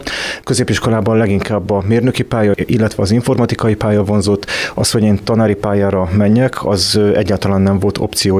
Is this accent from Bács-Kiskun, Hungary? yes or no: yes; Csengőd, Bács-Kiskun, Hungary; Én nem kiskunhalasi származású vagyok, de a közelből, Csengődről származom, ott töltöttem gyermekéveim